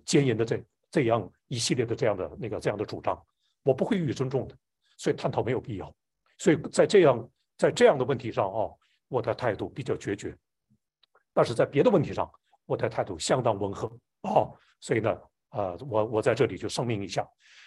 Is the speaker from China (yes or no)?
yes; China; also born or lived in Guangdong; 啊，要那个吃什么补什么，特别我们中国人。